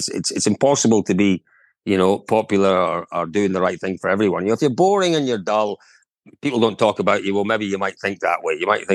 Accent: Scotland, United Kingdom; I'm a Scotsman, that doesn't sound great to me.

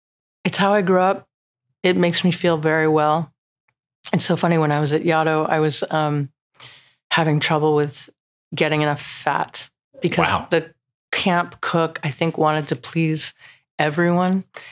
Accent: New Jersey, United States; Because I'm from New Jersey.

